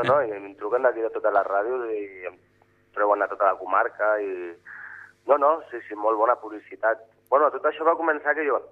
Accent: Sitges, Catalonia, Spain; és el meu poble, a més, és l'equip del meu poble

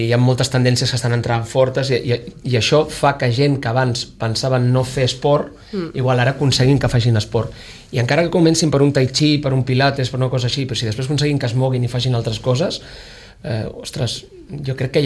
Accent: Sitges, Catalonia, Spain; nosaltres som de Sitges, estem al costat

